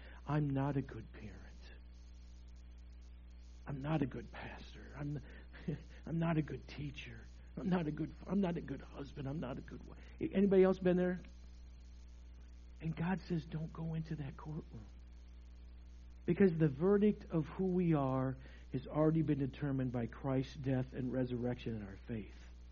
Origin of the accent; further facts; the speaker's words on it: Midwest, United States; And then I'm from the Midwest like you, so what does that mean?